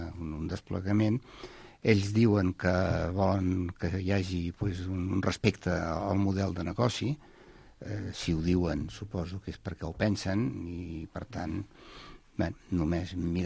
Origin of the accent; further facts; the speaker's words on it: Catalonia, Spain; la inquietud nostra, com a poble, almenys la meva, i com a català, és dir, és una administració com més a prop, millor.